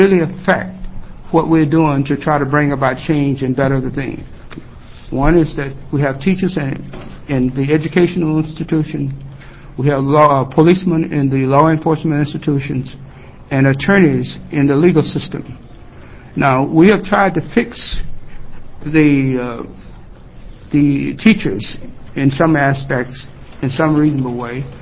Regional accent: Texarkana, Texas, United States; now in Corvallis, United States; and I currently reside in Corvallis, Oregon. I grew up in Texarkana, Texas, and attended segregated elementary, junior high, high schools.

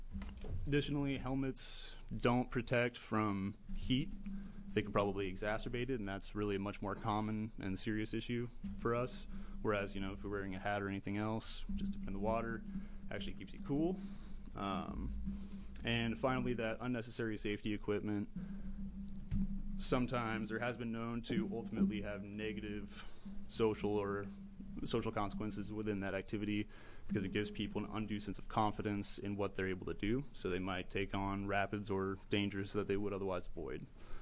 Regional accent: Grants Pass, Oregon, United States; I'm from Grants Pass

